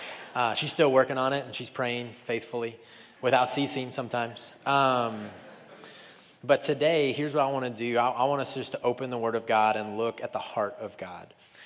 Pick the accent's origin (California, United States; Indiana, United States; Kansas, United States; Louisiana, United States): Kansas, United States; I am from Kansas. I grew up on a cattle ranch in Kansas. And growing up on a cattle ranch in Kansas, I had one goal in life, to be a cowboy, right?